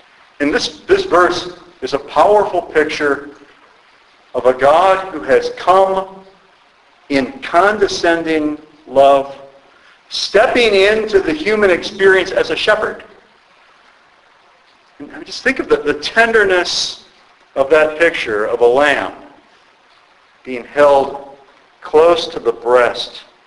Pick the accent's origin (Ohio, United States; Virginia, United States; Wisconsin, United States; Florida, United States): Ohio, United States; Toledo; I'm a 52-year-old male, I'm from Toledo, Ohio originally.